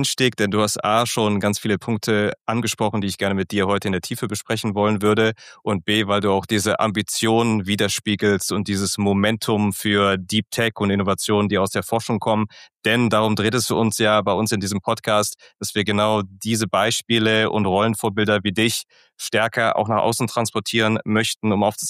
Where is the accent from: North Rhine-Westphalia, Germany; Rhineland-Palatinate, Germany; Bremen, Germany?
North Rhine-Westphalia, Germany; Aachen; ich freue mich sehr, dass ich hier quasi nach Aachen verbunden bin, meiner Heimatstadt.